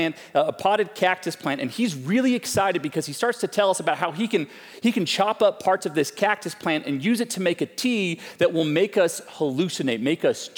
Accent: Santa Fe, New Mexico, United States; You see, in the high school years for me, I grew up in Santa Fe. Don't hold that against me.

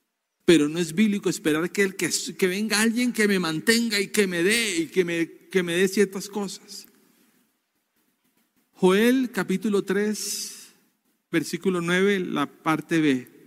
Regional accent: Colombia; en mi país, en Colombia

